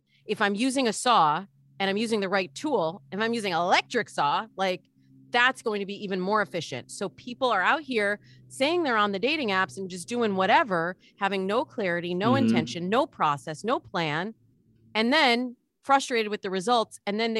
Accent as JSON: {"language": "English", "region": "Midwest", "country": "United States", "tie": "born or raised there", "said": "Like I grew up in the Midwest, much like you, John."}